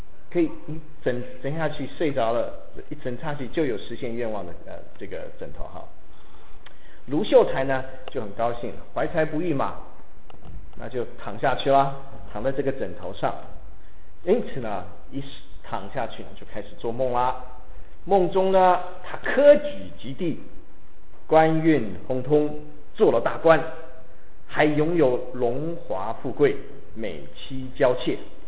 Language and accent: Chinese; Henan, China; 我老家河南啊